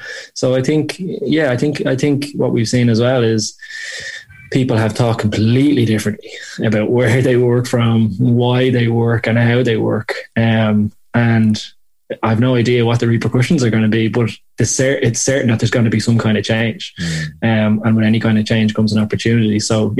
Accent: Clondalkin, County Dublin, Ireland; I'm from Clondalkin in Dublin, and every Saturday, or almost religiously as a kid, I would go into town with my friends.

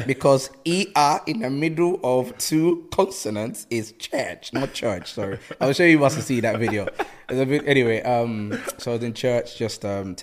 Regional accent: Ghana; moved away; growing up in Ghana

